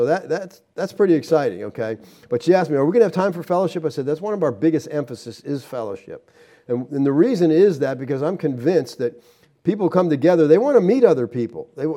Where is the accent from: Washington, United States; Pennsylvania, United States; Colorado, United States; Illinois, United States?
Pennsylvania, United States; Erie; I'm actually from Erie originally. My wife and I are from Erie, Pennsylvania, but that's way up in the corner.